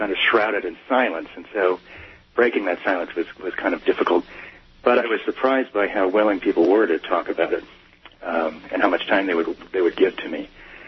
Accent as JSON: {"language": "English", "town": "Denver", "region": "Colorado", "country": "United States", "tie": "born or raised there", "said": "and we moved to Denver, and that's where I grew up."}